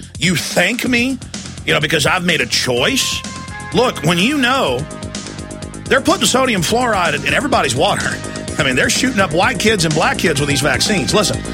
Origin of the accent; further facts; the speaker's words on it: Dallas, Texas, United States; So, look, I'm a white guy. I mean, I grew up in Dallas, black friends, you know, whole nine yards.